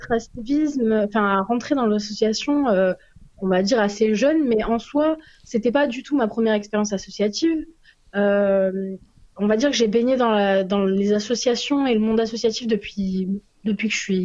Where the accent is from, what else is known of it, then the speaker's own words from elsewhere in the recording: Provence-Alpes-Côte d'Azur, France; now in Lyon, France; j'ai 22 ans. Je suis sudiste d'origine, mais lyonnaise d'adoption depuis 4 ans.